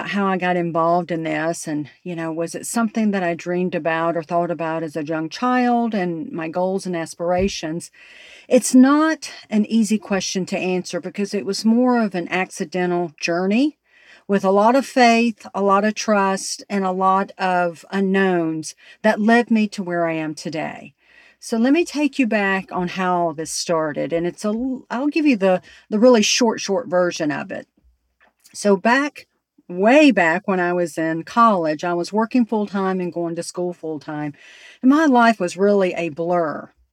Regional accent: Alabama, United States; So I was born and raised in Alabama.

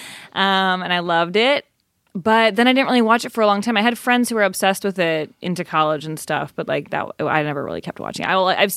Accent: Illinois, United States; Well, I'm from Illinois, but when I read Illinois in my head, I say Illinois.

